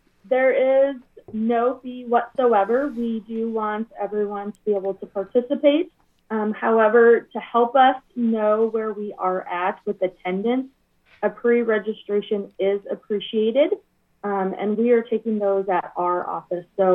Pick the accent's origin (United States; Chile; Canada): United States; Texas; now in Story County, United States; I am a recent graduate from Sam Houston State University, and I was born and raised in Texas. So Iowa's ag and natural resources are a little different than what I'm used